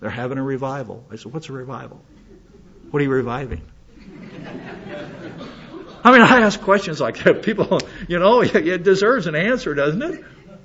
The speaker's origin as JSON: {"language": "English", "town": "Hot Springs", "region": "South Dakota", "country": "United States", "tie": "born or raised there", "moved": "yes", "said": "So God drugged me off to St. Louis, Missouri. Against my will. That was really against my will. Did it at Christmas too. That even made it worse. All my friends were back in Hot Springs, South Dakota, population 5,000."}